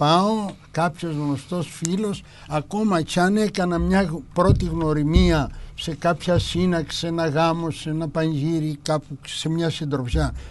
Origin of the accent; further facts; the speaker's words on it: Kasteli Pediados, Crete, Greece; είμαι από το Καστέλι Παιδιάδος δίπλα